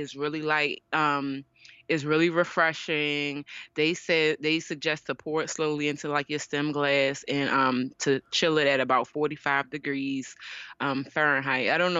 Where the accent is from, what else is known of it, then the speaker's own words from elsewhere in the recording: Maryland, United States; since I'm from Maryland, we like to have crabs on this holiday weekend.